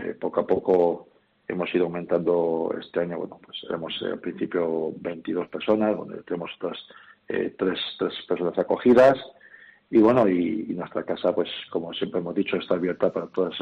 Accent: Valladolid, Castile and León, Spain; now in Albacete, Spain; yo no soy de Albacete, soy de Valladolid, pero bueno, la acogida que he tenido aquí en Albacete, en esta gran ciudad, ha sido magnífica y maravillosa

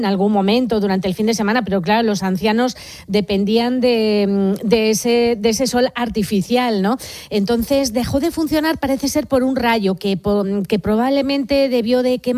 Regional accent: Madrid, Community of Madrid, Spain; pensando en la infancia, yo soy de Madrid, que digamos que no hay una tradición cofrade, ¿no?

